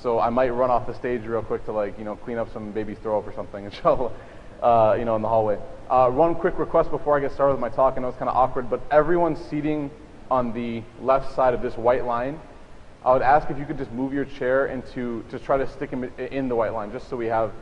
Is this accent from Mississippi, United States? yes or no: no; Chicago, Illinois, United States; I grew up in Chicago, born and raised, as many of you know. And so part of being a Chicagoan, part of growing up in the Chicago landscape